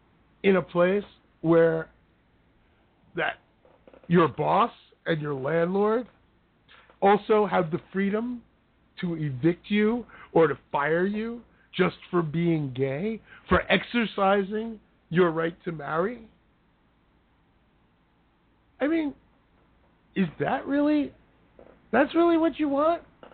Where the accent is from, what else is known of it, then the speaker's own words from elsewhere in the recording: United States; I'm an American. I don't want the United States to be a joke, but we are.